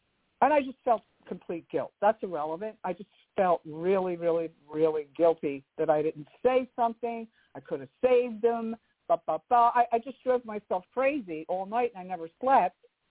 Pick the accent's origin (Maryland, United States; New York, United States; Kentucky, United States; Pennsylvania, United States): Pennsylvania, United States; Philadelphia; I'm from Philadelphia.